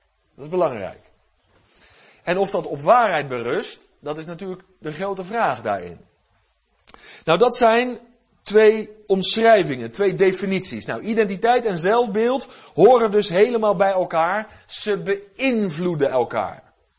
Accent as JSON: {"language": "Dutch", "town": "Westland", "region": "South Holland", "country": "Netherlands", "said": "Ik weet nog wel, ik kom uit het Westland."}